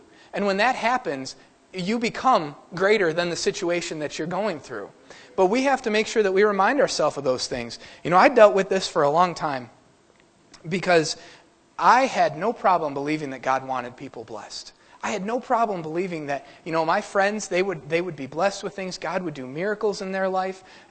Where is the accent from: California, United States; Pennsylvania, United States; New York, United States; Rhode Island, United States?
New York, United States; Fredonia; I'm from Fredonia, so I know who she is.